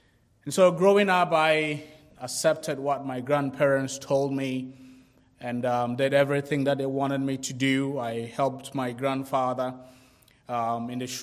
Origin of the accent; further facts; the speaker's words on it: Ghana; born there; I was born in Ghana, West Africa, to parents that were Roman Catholics, but they also still worshipped idols.